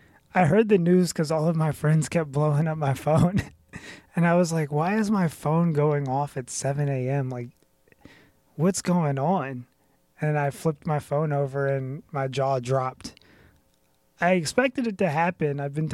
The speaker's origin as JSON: {"language": "English", "town": "Richmond", "region": "Virginia", "country": "United States", "tie": "born or raised there", "said": "So I'm from Richmond, Virginia. I grew up in Richmond, like in a, like a pretty strong black community."}